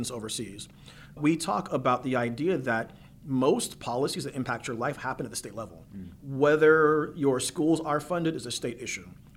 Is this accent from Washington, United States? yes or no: yes; Washington, United States; So like I'm from Pierce County.